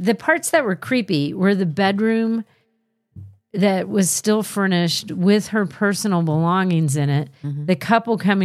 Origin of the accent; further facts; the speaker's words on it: Detroit, Michigan, United States; I was raised in Detroit, Michigan. My family came from Cebu, Philippines.